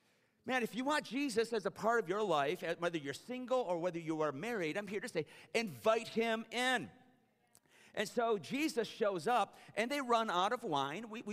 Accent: Detroit, Michigan, United States; Now, I grew up in Detroit, but when I went to school in Missouri, something that I heard from a lot of my southern friends, and I don't know how true it is because I'm from the north, I'm a Yankee

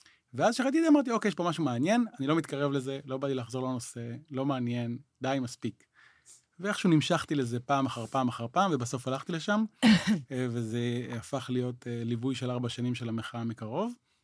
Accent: Northern District, Israel; אז אני הגעתי מהקיבוץ דבריה, אז זה גם חשוב להקשר הזה, כי מי שגדל בדבריה גדל ליד הכנרת

